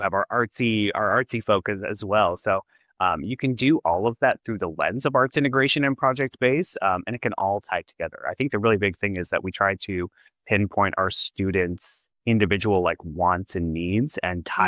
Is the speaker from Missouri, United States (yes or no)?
yes; Missouri, United States; I'm from the Midwest, I'm from Missouri originally